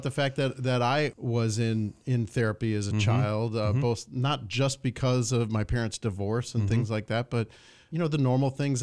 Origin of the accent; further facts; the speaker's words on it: Detroit, Michigan, United States; So I tell people I grew up in Metro Detroit, which it's not a specific place because when I was young, my folks split up and my dad lived in downtown Detroit and my mom lived out in the suburbs.